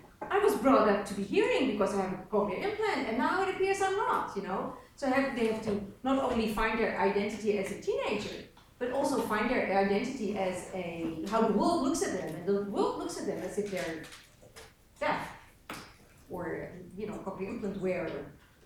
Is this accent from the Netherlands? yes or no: yes; Netherlands; first language Dutch; English is a second language; But it never will happen, because Dutch is our language. It's our identity. So I can use as much English as I want for international communication or for my work and reading, but Dutch is my language.